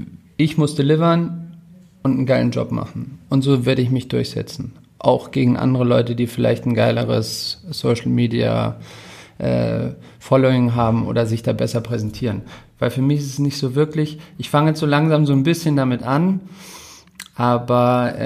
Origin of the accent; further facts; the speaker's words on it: Munich, Bavaria, Germany; ich komme aus München, bin Musikproduzent, 36.